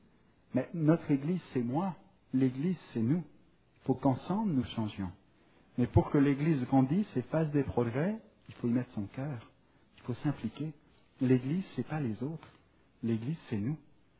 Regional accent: France; now in Drummondville, Canada; Moi, je viens de France, mais je vais débarquer là. Je suis à Drummondville

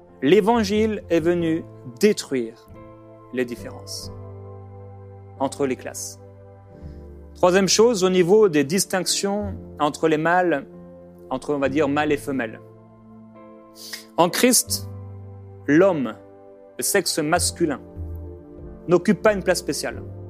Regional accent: Brittany, France; Je suis et je viens de la Bretagne et les Bretons sont têtus.

